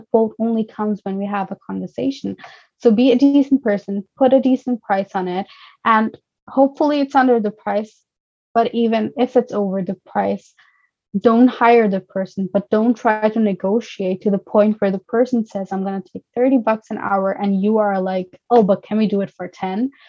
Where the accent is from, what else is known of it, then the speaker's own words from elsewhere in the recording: Pakistan; English is a second language; now in Germany; So I come from Pakistan. I'm originally from Pakistan